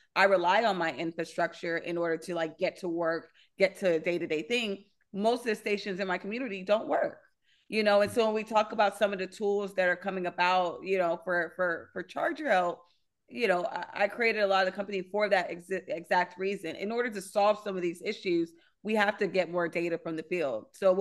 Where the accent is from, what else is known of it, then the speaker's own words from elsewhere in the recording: Los Angeles, California, United States; I'm from South Central Los Angeles, still live in South Central Los Angeles.